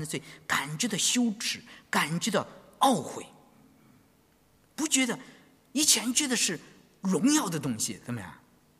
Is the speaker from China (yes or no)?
yes; China; 我以前啊，在中国，在天津读研究生的时候